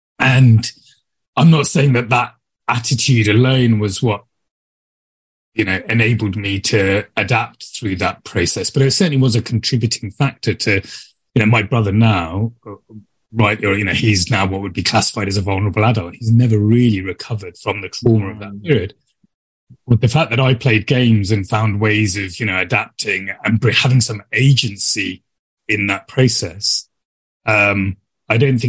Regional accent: Sri Lanka; moved away; So I grew up in Sri Lanka during that.

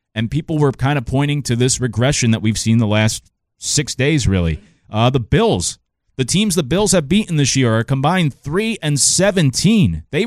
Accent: Northeast, United States; because I'm from the Northeast, so I have Eagles friends and I have Giants friends

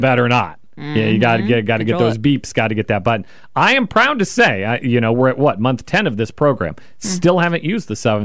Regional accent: Kansas, United States; I grew up in Kansas. I grew up down the street from a grass farm.

